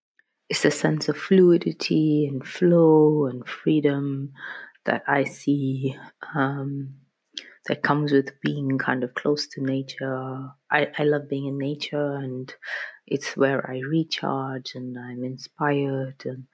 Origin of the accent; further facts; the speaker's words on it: Kolkata, West Bengal, India; now in London, United Kingdom; because I'm originally from India, from Calcutta, that's in the east, close to Bangladesh, and I still visit and work there.